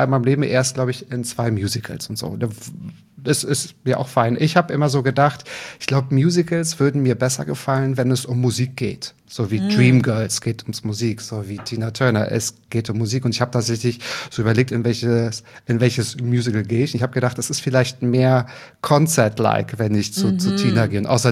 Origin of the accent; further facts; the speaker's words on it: Berlin, Germany; Nein, ich komme aus Berlin.